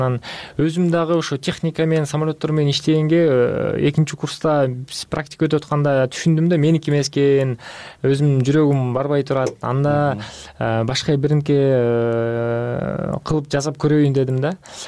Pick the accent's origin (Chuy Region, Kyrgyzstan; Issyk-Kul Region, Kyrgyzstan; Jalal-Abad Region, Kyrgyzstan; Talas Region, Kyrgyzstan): Chuy Region, Kyrgyzstan; Petrovka; moved away as an adult; Эң биринчи мен өзүм Кыргызстандан төрөлгөм, Чүй областында Петровка деген айылдан болом. Ата энем ошактан.